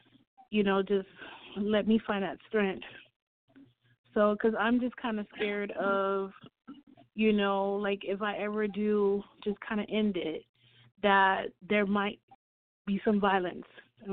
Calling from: Miami, Florida, United States; I'm calling from Miami.

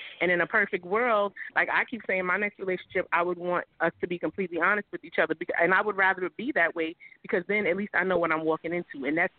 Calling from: Spring Valley, New York, United States; I'm calling from Spring Valley, New York.

